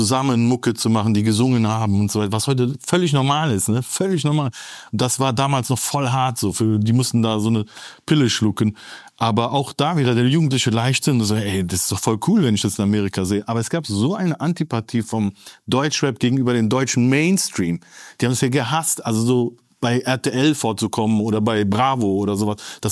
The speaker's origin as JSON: {"language": "German", "country": "Turkey", "said": "Und ich bin auch Türke, ne?"}